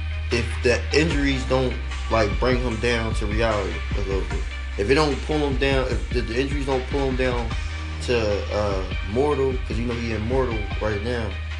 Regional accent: Philadelphia, Pennsylvania, United States; It was against the 76ers, and I'm from Philly, and I still was like, damn, Devin Booker nice.

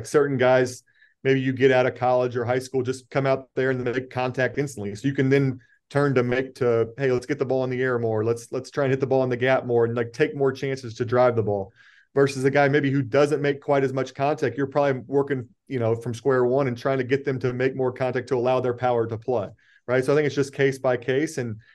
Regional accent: Indiana, United States; Yeah, obviously a kid growing up in Indiana, Bob Knight was like a legendary figure.

